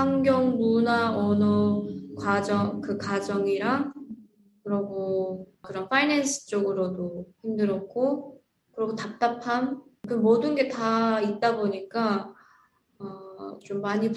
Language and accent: Korean; North Korea; now in United States; 그때 당시 제가 고등학교 북한에서 온 지는 얼마 안 됐고